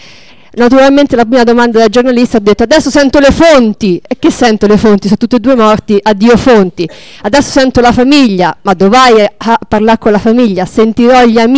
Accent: Viterbo, Lazio, Italy; Adesso a Viterbo, io sono di Viterbo

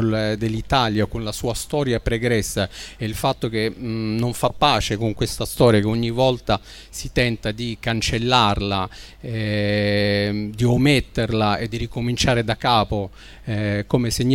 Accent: Libya; io sono libico, però siamo pochi le seconde generazioni libiche

